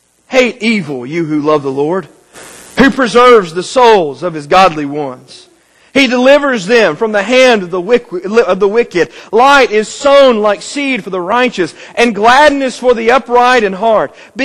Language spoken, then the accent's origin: English; United States; sometimes I get so wrapped up in who I am, even as an American and even as a Kentuckian. Yes, I've been here 2 years. I am an official Kentuckian now.